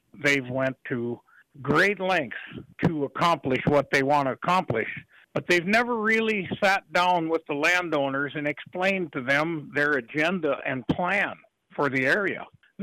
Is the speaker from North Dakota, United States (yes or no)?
yes; Dickey, North Dakota, United States; Well, I'm from the Dickey, North Dakota area, 6 miles southwest. In Russell Township of Lamoure County down here, farmed and ranched here my whole life